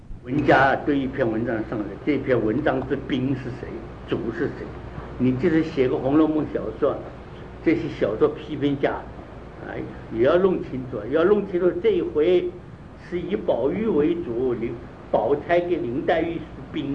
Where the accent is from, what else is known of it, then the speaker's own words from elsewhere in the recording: China; 所以我们中国人啊，我们中国人办事情糊涂啊